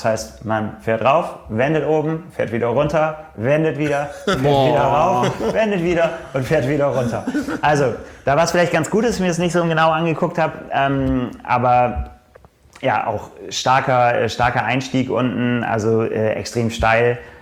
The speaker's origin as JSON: {"language": "German", "region": "Northern Germany", "country": "Germany", "said": "Als Norddeutscher muss man immer vorsichtig sein, was man als Berg bezeichnet und was nicht."}